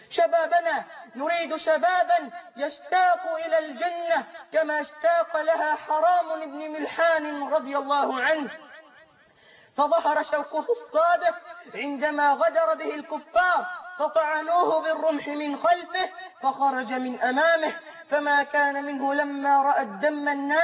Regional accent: Egypt; بلدنا مصر

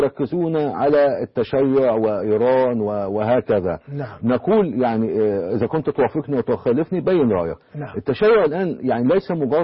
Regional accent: Egypt; احنا عندنا بمصر

